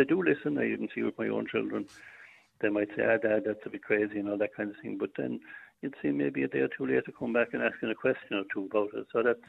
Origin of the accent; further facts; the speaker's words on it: Munster, Ireland; growing up in West Limerick